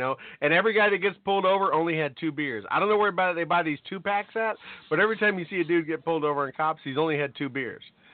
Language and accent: English; North Carolina, United States; Yeah. Texas and my home state, North Kakalaki, are both standing up, telling the administration where they could go with that.